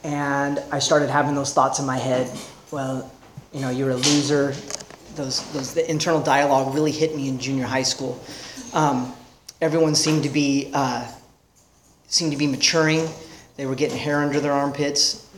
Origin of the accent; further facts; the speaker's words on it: New Jersey, United States; born there; I was born in New Jersey, and a lot of people say that's enough reason to be an alcoholic